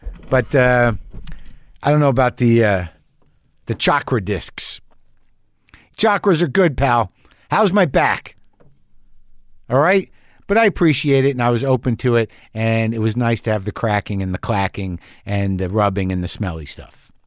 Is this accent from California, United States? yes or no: yes; California, United States; Why is your English so good? I'm a Californian.